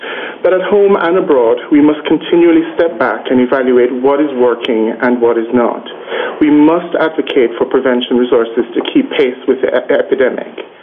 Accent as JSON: {"language": "English", "country": "Jamaica", "tie": "born or raised there", "said": "I was raised and educated in Jamaica"}